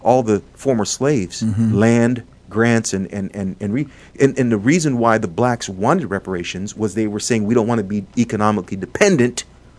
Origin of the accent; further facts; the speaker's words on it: Liberia; I'm from Liberia and I'm half Lebanese.